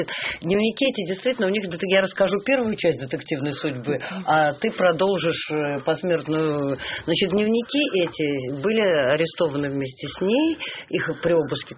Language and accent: Russian; Moscow, Russia; мы знаем про день 16 октября в Москве, да, и мы не знаем про день 17, мы, москвичи